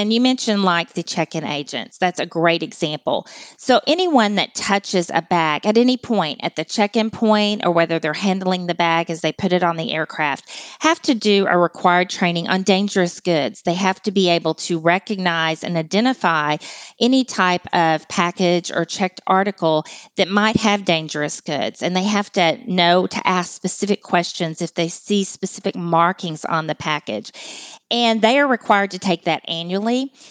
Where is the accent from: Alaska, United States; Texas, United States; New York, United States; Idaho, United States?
Texas, United States; accent: Texas; So you will definitely hear my Texas accent too.